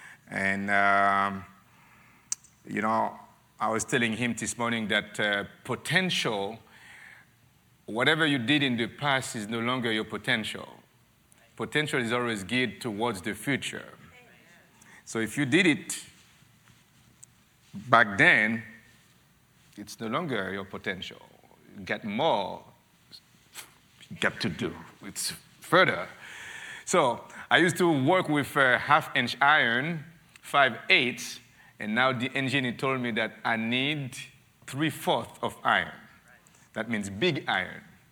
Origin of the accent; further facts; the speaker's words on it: Haiti; growing up in Haiti, people think that it's okay. The poorer you are, the more spiritual you can be